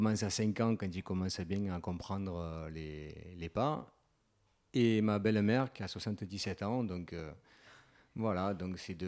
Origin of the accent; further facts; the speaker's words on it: Marseille, Provence-Alpes-Côte d'Azur, France; Je ne suis pas de Valensol, moi, je suis de Marseille.